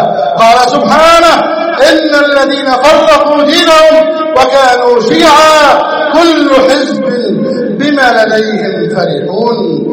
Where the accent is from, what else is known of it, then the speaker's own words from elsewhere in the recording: Egypt; اللهم احفظ بلدنا مصر، اللهم احفظ مصرنا، اللهم احفظ مصرنا